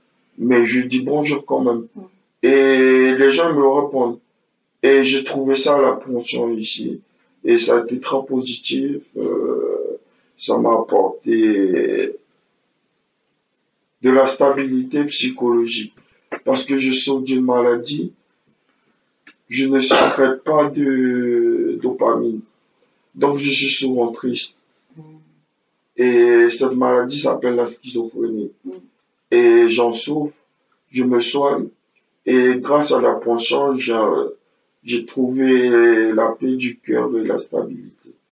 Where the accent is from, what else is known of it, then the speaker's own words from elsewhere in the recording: Côte d’Ivoire; now in France; parce que je viens de Côte d'Ivoire et j'avais pas encore côtoyé beaucoup de Français